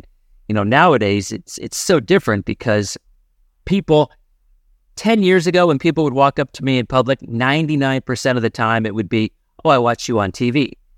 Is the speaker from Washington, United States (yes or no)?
yes; Seattle, Washington, United States; I decided I wanted to be a meteorologist when I was 6 years old. We lived in Seattle. I was born in Seattle.